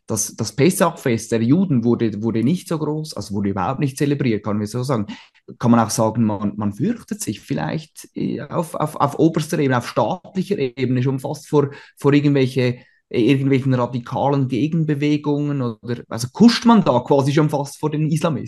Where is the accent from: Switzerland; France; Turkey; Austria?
Switzerland; Besonders bemerkenswert, vor allem auch als Schweizer, wenn ich so nach Deutschland blicke